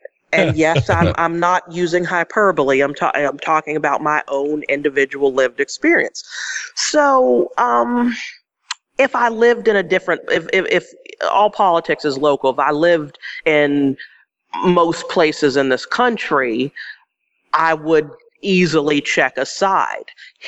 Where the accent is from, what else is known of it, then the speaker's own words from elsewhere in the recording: Pennsylvania, United States; And I come from Pennsylvania, mm-hmm. and I grew up in the 80s